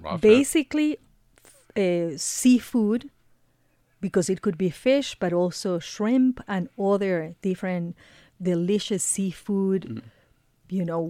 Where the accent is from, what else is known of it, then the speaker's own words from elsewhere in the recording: Ecuador; I am originally from Ecuador.